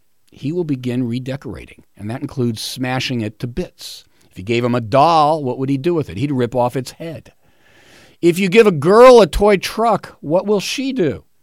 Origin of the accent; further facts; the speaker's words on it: California, United States; One of the lies that I find so offensive, which began here in my home state of California, is the whole self-esteem movement.